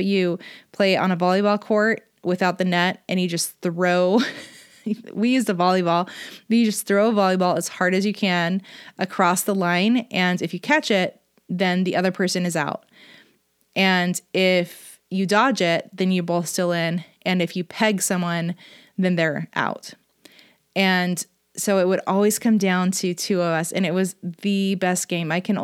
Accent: California, United States; now in Utah, United States; I grew up in California. I currently live in Utah.

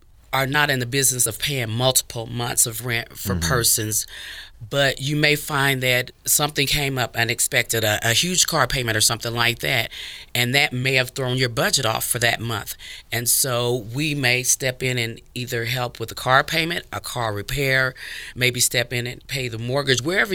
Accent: Peoria, Illinois, United States; I'm from Peoria, Illinois, from the Midwest, and I was working for the Civic Center.

